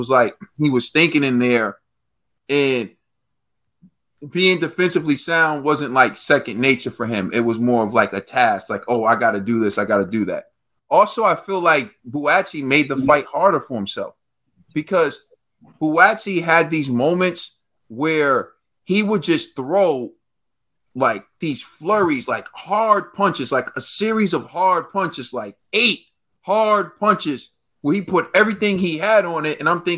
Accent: United States; I'm just telling you, I have no ties to it. I'm from America.

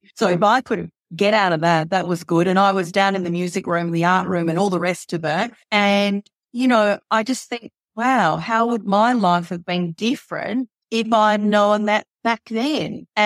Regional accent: Australia; I'm Australian and I'm really basic, okay?

